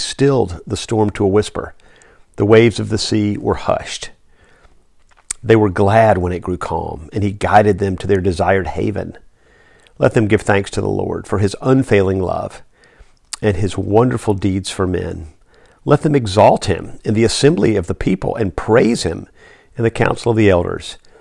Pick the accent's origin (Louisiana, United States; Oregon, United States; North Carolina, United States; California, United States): North Carolina, United States; Charlotte; I grew up in Charlotte, as most of you know.